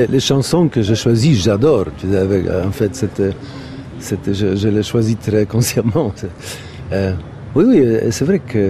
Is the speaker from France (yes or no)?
no; Poland; ou surtout chez nous en Pologne